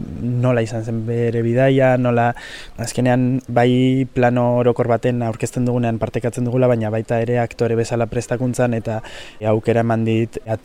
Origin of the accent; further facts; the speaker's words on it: Ermua, Basque Country, Spain; Ni ermuarra naiz, txikitatik ikasi dute euskeraz, eskolan, etxean ere naiz eta etxean haiek ondo ez jakin beti transmititu didate euskera.